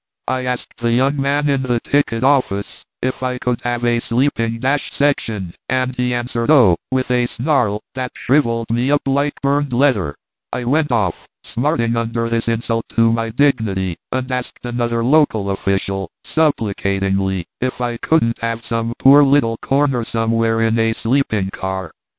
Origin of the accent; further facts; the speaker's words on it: Missouri, United States; born there; I was born in the Adder State, and by Adder State I mean Missouri.